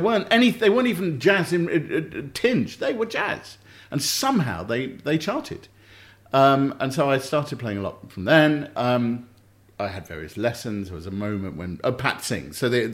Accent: Harrow, London, United Kingdom; So I grew up in Harrow and I learned to play piano.

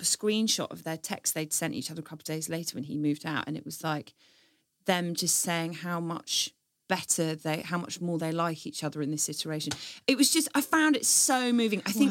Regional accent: Stanmore, London, United Kingdom; No, I grew up in Stanmore.

